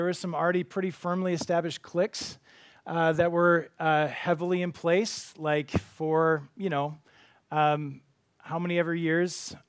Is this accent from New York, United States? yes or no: no; Grand Forks, North Dakota, United States; born there; also born or lived in Tulsa; I was born in Grand Forks, North Dakota.